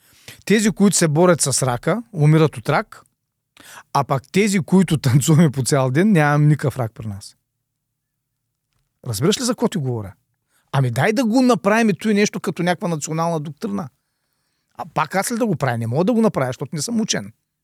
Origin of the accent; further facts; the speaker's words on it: Shumen, Shumen Province, Bulgaria; Няма, аз съм си от Шумен и няма да се променя. Никога няма да се продам града.